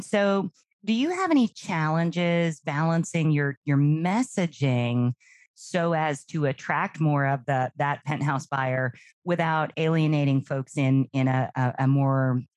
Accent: Nashville, Tennessee, United States; Full disclosure. I spent many of my formative years growing up in the Nashville area in Middle Tennessee.

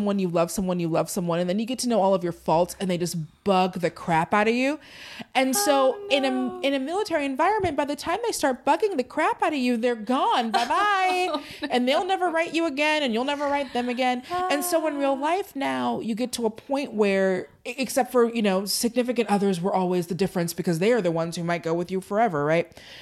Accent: Tacoma, Washington, United States; born there; Like, that's where I was born in Tacoma. My family is out in that way.

